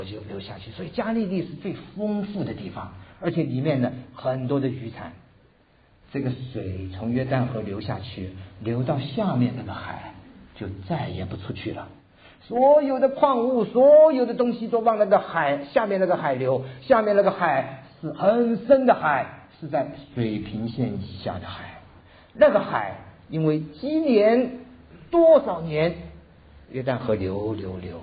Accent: Taiwan; 我们从台湾来的，我的年纪都知道

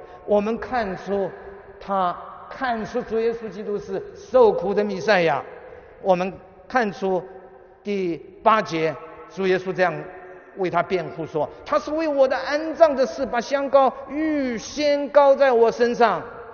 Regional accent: United States; 今天我由美国来到了德国

